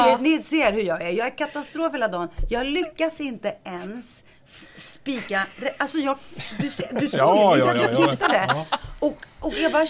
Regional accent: Greece; Ja, jag är grek. Greker älskar.

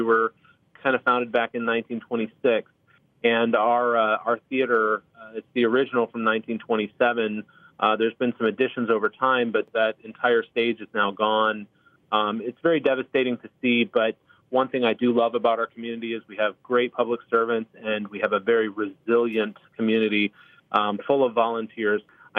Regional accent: Punta Gorda, Florida, United States; I had deployed back to my hometown to see the devastation down in Punta Gorda.

